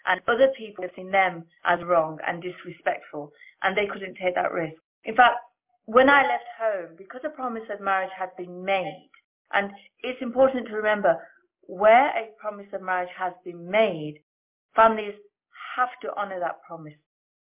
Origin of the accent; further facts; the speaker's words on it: England, United Kingdom; I was born in England. I'm one of seven sisters and I have one brother. And England is my home. I don't know any country bar England. My parents were Indian Sikh.